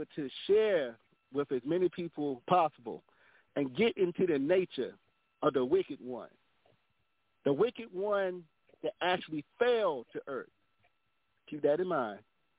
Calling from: Nashville, Tennessee, United States; How y'all doing tonight? I'm calling from Nashville.

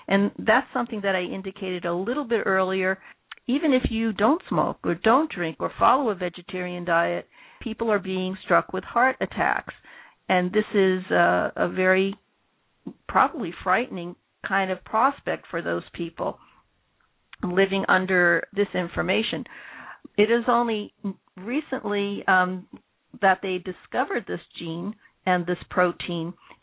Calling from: United States; Now, we're talking to India, and we're calling from America

